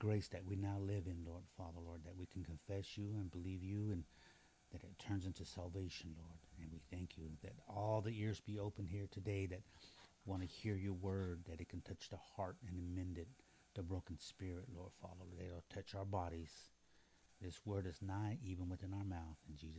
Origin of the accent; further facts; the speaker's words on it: Elk City, Oklahoma, United States; Yes. No. I'm from Elk City.